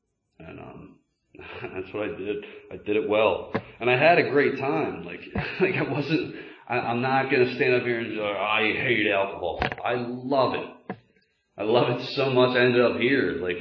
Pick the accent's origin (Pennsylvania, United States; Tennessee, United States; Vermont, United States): Pennsylvania, United States; I'm from Delaware County, we kind of consider this bumfuck PA, but even further out, bumfuck PA.